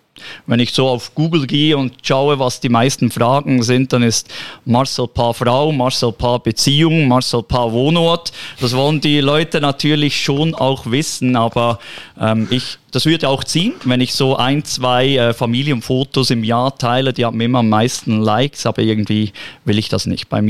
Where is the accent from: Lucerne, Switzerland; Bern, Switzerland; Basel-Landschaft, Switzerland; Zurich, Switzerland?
Bern, Switzerland; Interlaken; born there; accent: Bernese; Also ich bin auch Bäckersohn. Ich bin im Kanton Bern in Interlaken geboren. Das hört man, wenn ich Schweizerdeutsch spreche, dass ich den Berner Dialekt habe